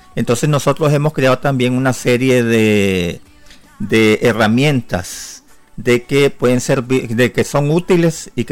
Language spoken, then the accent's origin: Spanish; Nicaragua; no solamente como como nicaragüenses, sino ante el mundo